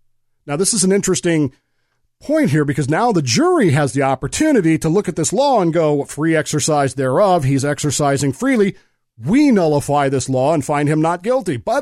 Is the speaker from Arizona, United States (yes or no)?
no; Utah, United States; I've been to Utah. I grew up in Utah.